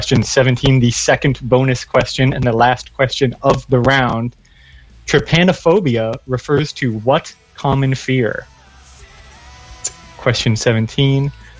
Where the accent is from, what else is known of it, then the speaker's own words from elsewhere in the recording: Niagara, Ontario, Canada; Yeah, I grew up in Niagara, folks